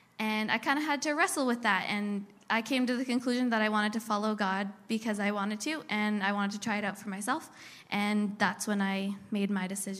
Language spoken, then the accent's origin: English; British Columbia, Canada; I grew up in the Okanagan, as some of you know. I'm the oldest of four kids.